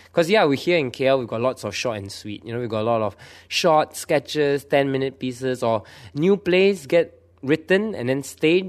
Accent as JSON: {"language": "English", "region": "New York", "country": "United States", "said": "I mean, I came from New York, right? So kind of like a mecca for like theatre or whatever."}